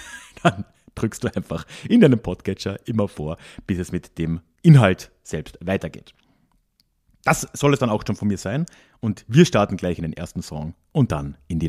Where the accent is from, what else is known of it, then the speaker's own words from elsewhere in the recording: Villach, Carinthia, Austria; Anfang des Jahres schon mal online in meiner Heimatstadt in Villach gemacht